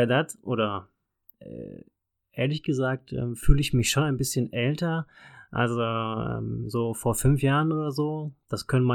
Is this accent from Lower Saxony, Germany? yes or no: yes; Vechta, Lower Saxony, Germany; Also da, wo ich herkomme, aus dem schönen Landkreis Vechta.